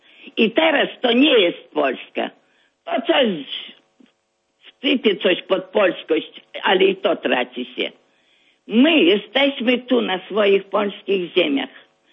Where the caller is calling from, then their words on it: Grodno, Grodno Region, Belarus; dzwonię z Grodna, Białoruś.